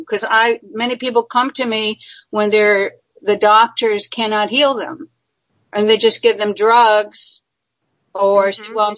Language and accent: English; Miami, Florida, United States; I'm from Miami.